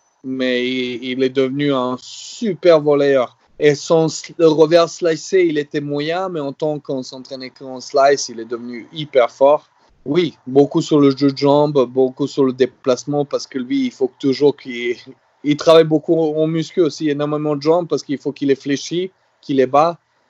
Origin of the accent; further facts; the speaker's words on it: Serbia; now in France; Moi, j'avais ça quand j'étais jeune, quand j'étais en Serbie.